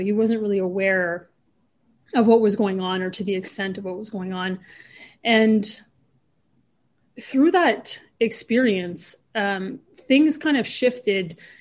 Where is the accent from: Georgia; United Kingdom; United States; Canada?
Canada; Ontario; I grew up in Northern Ontario, Canada. As you mentioned, I'm French Canadian Ojibwe. So First Nations Ojibwe. And my dad is from Quebec. That's the French part in me. And my mother is from Northern Ontario.